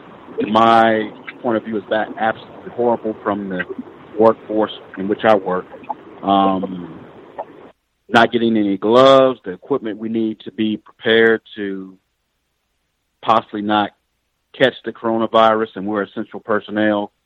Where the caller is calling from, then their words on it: Columbus, Ohio, United States; But anyway, I'm calling from the capital city in Columbus.